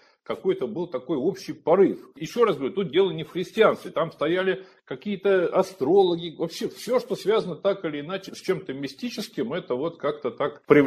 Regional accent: Saint Petersburg, Russia; ну, я из Петербурга, да

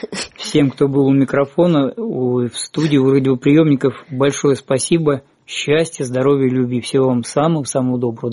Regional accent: Tomsk, Tomsk Oblast, Russia; moved away; also born or lived in Leningrad; лет 10 с того момента, как я уехал из Томска, всегда очень сильно тянул в Томск.

